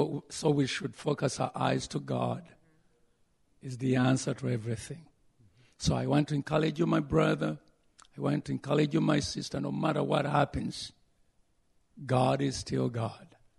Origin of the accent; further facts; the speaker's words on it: Uganda; English is a second language; Praise the Lord. … I'm from Uganda, the senior pastor of Ever Increasing Miracle Church.